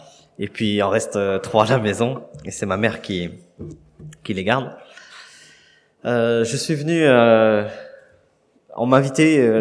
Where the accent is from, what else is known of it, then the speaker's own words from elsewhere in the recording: Créteil, Île-de-France, France; born there; now in Corbeil-Essonnes, France; moi je suis né à Créteil et j'ai fait mes classes prépa à Saint-Maur au lycée d'Arsonval. Et maintenant j'habite Corbeil-Essonne, donc ça reste l'Île-de-France, le Grand Paris aussi.